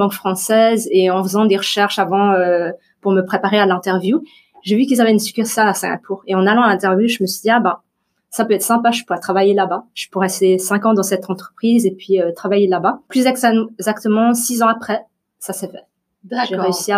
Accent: Switzerland; born there; donc je suis suisse d'origine vietnamienne, donc née en Suisse, avec un passeport suisse.

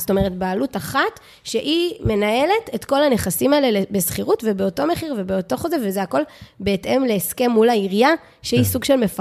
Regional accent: Tel Aviv, Tel Aviv District, Israel; תראו, אני גדלתי בתל אביב

